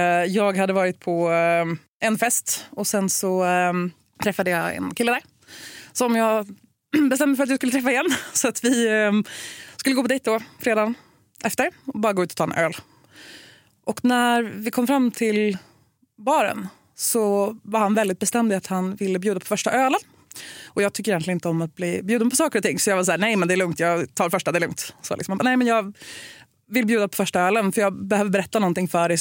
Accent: Värmland, Sweden; accent: Stockholm; also born or lived in Norway; Så att jag har lite väl mycket stockholmska i min dialekt just nu, för att mina vänner hemma i Värmland ska vara nöjda och glada över det.

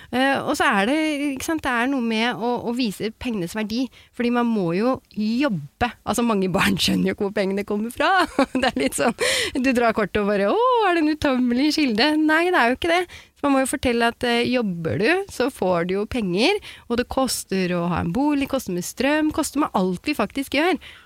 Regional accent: Oslo, Norway; Jeg er fra Romsås.

